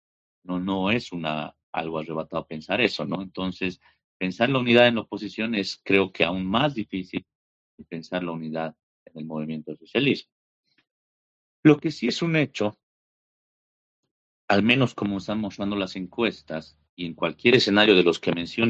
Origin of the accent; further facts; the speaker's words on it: Bolivia; eso lo sabemos todas y todos quienes somos bolivianos